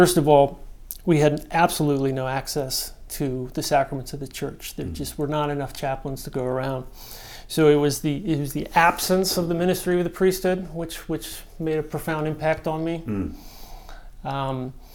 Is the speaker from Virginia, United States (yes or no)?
yes; Virginia, United States; I grew up, I lived in the Virginia suburbs until I was about 20.